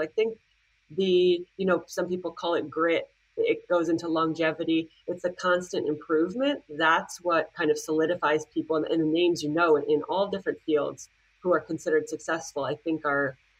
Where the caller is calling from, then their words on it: New Jersey, United States; I am in New Jersey in the US, if you can't tell by my accent.